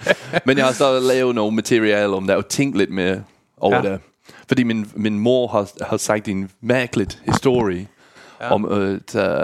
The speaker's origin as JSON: {"language": "Danish", "country": "United Kingdom", "second_language": "Danish", "said": "Men jeg tænker ikke over det, fordi jeg kommer fra Storbritannien."}